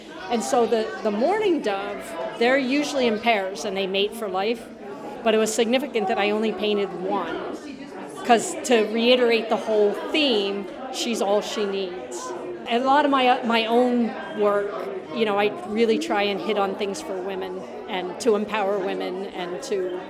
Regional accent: Lewisburg, United States; I was born and raised in Lewisburg.

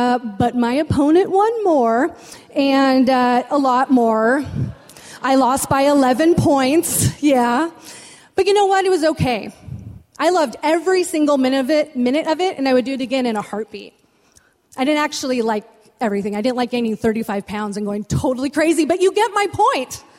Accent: Battle Ground, Washington, United States; now in Seattle, United States; Okay, I grew up in Battleground, Washington, rural, conservative. I didn't have a chance there. And I ended up in Seattle, and I ended up in Ballard, and I stayed there.

